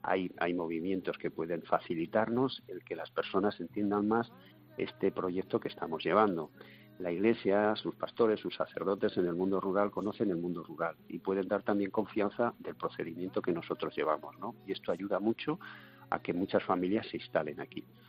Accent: Soria, Castile and León, Spain; Pues mira, nosotros provenimos de Soria, ¿sabes?

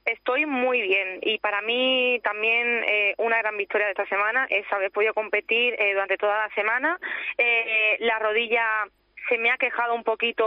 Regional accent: Madrid, Community of Madrid, Spain; el jugar aquí en Madrid, en mi país, con toda mi gente

